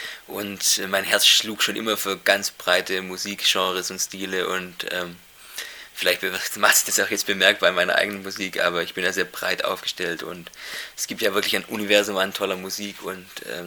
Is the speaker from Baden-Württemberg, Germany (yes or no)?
yes; Deislingen, Baden-Württemberg, Germany; Ich komme hier aus Deislingen, bin auch gebürtig hierher.